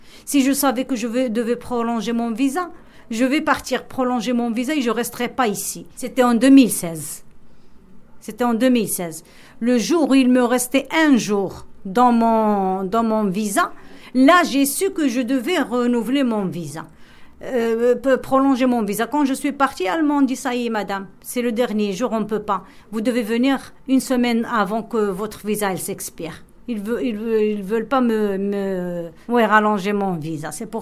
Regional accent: Casablanca, Casablanca-Settat, Morocco; je viens du Maroc, de Casablanca.

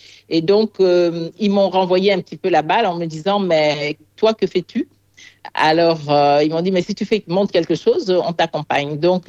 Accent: Bordeaux, Nouvelle-Aquitaine, France; born there; Pourquoi je suis née à Bordeaux ? Je n'y suis restée que quelques mois.

